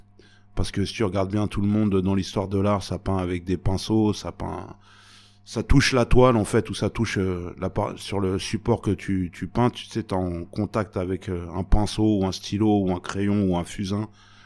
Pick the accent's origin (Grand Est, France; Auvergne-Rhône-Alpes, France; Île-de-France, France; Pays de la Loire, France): Île-de-France, France; Paris; T'es tout seul face à toi-même dans Paris. Parce que je viens de Paris.